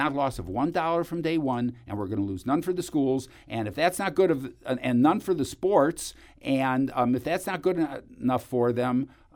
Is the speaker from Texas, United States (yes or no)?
no; Cleveland, Ohio, United States; I come from Cleveland, you know.